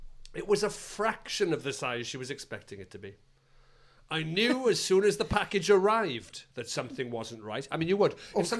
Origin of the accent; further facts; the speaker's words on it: Wales, United Kingdom; Being Welsh and having … Sean that people struggle